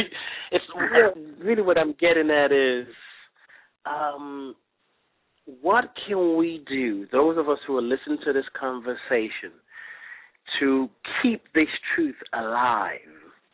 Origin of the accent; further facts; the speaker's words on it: Nigeria; now in United States; because I'm originally from Nigeria